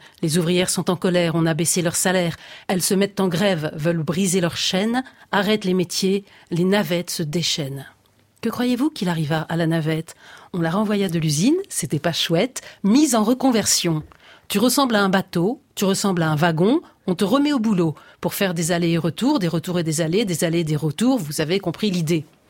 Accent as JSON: {"language": "French", "region": "North", "country": "France", "said": "Moi, je suis du Nord"}